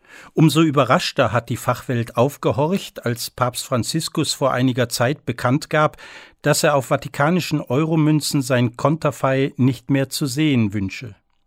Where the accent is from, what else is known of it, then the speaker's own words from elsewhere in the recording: Cologne, North Rhine-Westphalia, Germany; Ihr Motiv erinnert mich an meine Heimatstadt am Rhein.